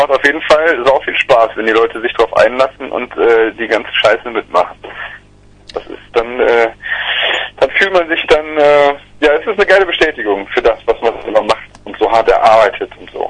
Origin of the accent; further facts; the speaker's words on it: Cologne, North Rhine-Westphalia, Germany; wir kommen hier aus Köln, 18 Kilometer in die Schweiz angereist.